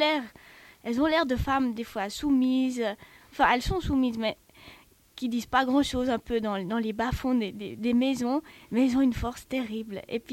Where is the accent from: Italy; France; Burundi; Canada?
Italy; Southern Italy; Je suis originaire du sud de l'Italie